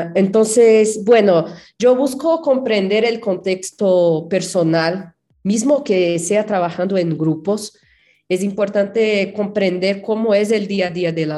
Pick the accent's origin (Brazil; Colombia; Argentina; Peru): Brazil; São Paulo; Spanish is a second language; yo soy de São Paulo